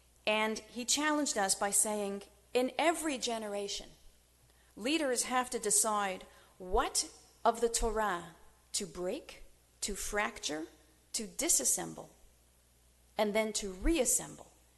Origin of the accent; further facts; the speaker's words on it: Montreal, Quebec, Canada; I was born and raised in the Orthodox community of Montreal, Quebec. As far as I know, still part of Canada.